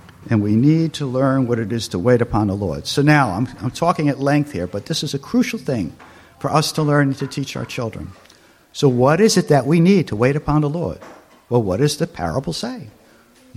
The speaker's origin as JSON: {"language": "English", "town": "New York City", "region": "New York", "country": "United States", "tie": "born or raised there", "said": "where I grew up in New York City, there were still cobblestones left before I left the city."}